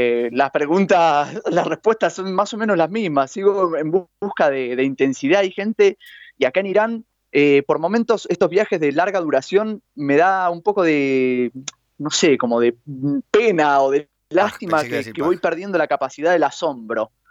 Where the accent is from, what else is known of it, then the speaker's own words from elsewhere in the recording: Spain; moved away; Yo salí de España sabiendo unas 20 palabras en inglés.